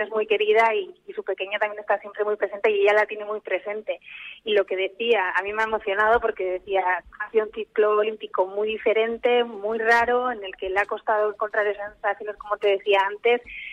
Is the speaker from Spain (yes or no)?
yes; Lasarte-Oria, Basque Country, Spain; yo soy de Lasarte